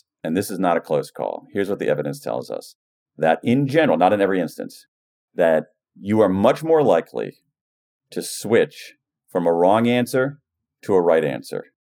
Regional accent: Columbus, Ohio, United States; So when I grew up in Columbus, Ohio, the guidance on multiple choice tests was this.

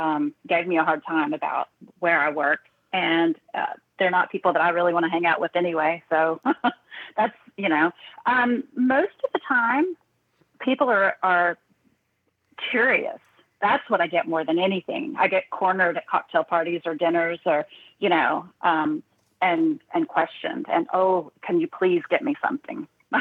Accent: Tennessee, United States; Well, I grew up in Tennessee, small town, very religious town.

